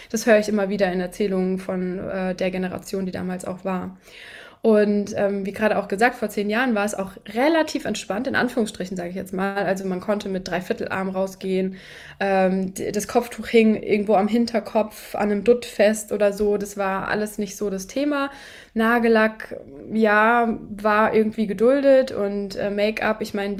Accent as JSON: {"language": "German", "country": "Germany", "tie": "born there", "said": "Ja, und ich bin dann hier in Deutschland geboren."}